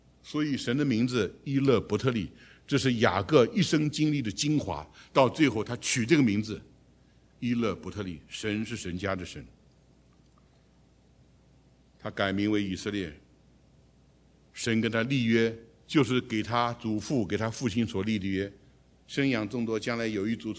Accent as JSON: {"language": "Chinese", "country": "China", "said": "我们中国人也知道，有钱的人家有好几个奶妈，孩子奶妈带大的"}